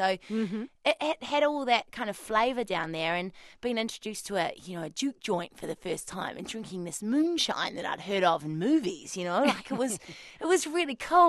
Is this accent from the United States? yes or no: no; New Zealand; I said, well, I'm from New Zealand. I'm here to make a blues record.